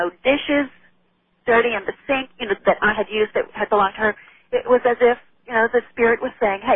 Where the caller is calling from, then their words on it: Texas, United States; Calling you from Texas.